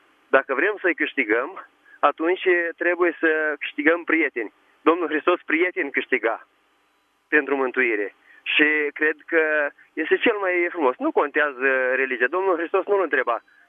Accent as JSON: {"language": "Romanian", "town": "Botoșani", "region": "Botoșani County", "country": "Romania", "said": "sunt din Botoșani, dar acum o duc în Suceava."}